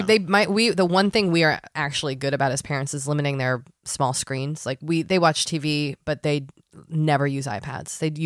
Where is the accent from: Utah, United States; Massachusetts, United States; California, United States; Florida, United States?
Massachusetts, United States; Boston; I'm from Boston where we don't have